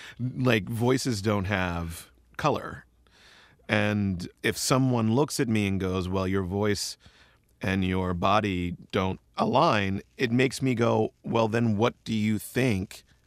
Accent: Philadelphia, Pennsylvania, United States; born there; Which is ironic because I was born in West Philadelphia. Frankly, I'm from the streets, right?

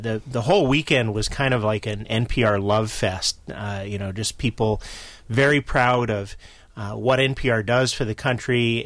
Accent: New York, United States; because I grew up in New York and so have a lingering Mets fan part to me.

